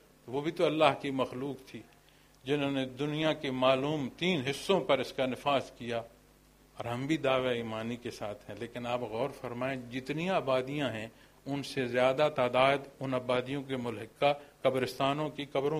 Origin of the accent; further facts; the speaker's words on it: Pakistan; انہی چیک پوسٹوں پر میں پھر بتاتا ہوں جناب میں پاکستانی ہوں